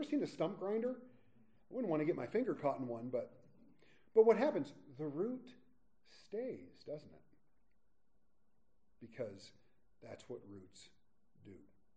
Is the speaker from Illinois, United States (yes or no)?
no; West Covina, California, United States; born there; I was born on a chilly November day in 1976. I was born in California. It probably wasn't a chilly November day. I was born in West Covina at a little hospital.